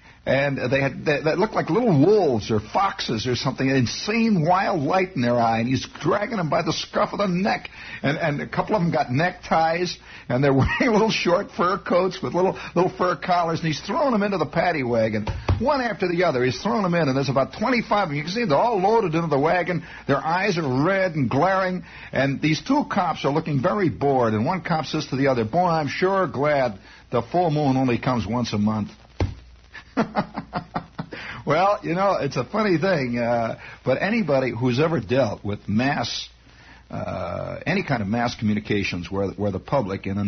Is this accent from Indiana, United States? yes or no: yes; Indiana, United States; as I say, I came from Indiana, where they do have a certain native, native idiocy.